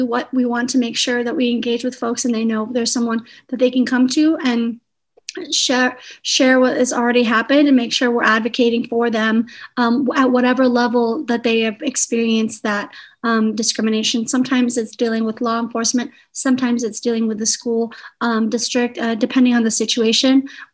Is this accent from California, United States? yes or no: yes; La Mesa, California, United States; I grew up here in La Mesa. I went to La Mesa Middle School. I went to Helix High School.